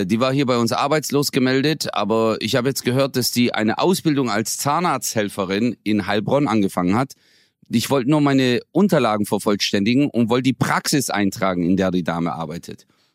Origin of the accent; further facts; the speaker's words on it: Çarşamba, Samsun, Turkey; Ich so, woher kommst du aus der Türkei? Die so, ich komme aus Samsun. Ich so, hey, ich auch. Ich so, wo genau? Die so, Çarşamba. Ich so, hey, ich auch.